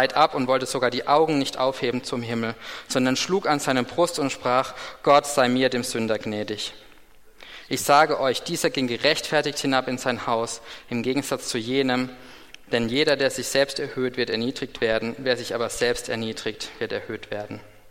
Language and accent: German; Germany; vielleicht wir als Deutsche noch ein bisschen extremer als so manch anderer